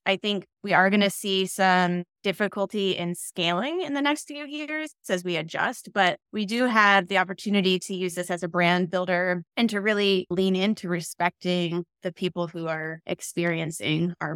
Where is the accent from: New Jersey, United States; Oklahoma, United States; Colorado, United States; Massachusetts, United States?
Colorado, United States; Denver; I grew up in Denver, Colorado, and kind of happened into the nonprofit space.